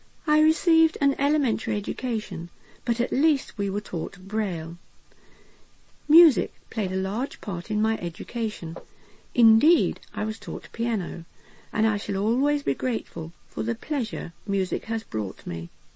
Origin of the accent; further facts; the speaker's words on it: Luton, East of England, United Kingdom; born there; I was born in Luton during the 30s.